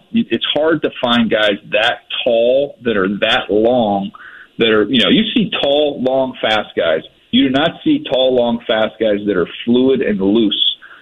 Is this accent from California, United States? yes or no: yes; San Diego, California, United States; And, you know, I grew up in San Diego. I love San Diego.